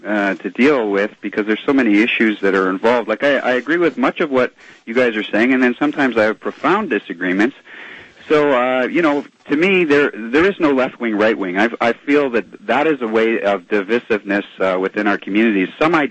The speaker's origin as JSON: {"language": "English", "country": "Canada", "said": "And as I say, I'm from Canada."}